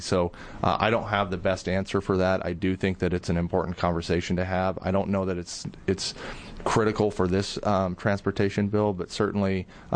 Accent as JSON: {"language": "English", "town": "Jordan Valley", "region": "Oregon", "country": "United States", "tie": "born or raised there", "said": "Where I grew up in Jordan Valley, You're driving 85 miles to the grocery store, so that's not always the best option for them."}